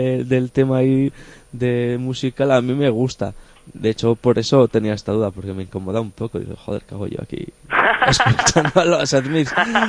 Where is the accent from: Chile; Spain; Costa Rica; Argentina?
Spain; Gijón, Asturias; A ver, yo es que, claro, yo soy de Gijón.